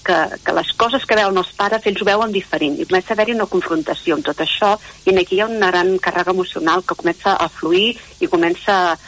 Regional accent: Cardona, Catalonia, Spain; Jo soc de Cardona

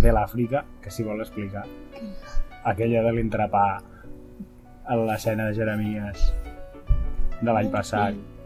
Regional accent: Sabadell, Catalonia, Spain; i jo vinc més de Sabadell

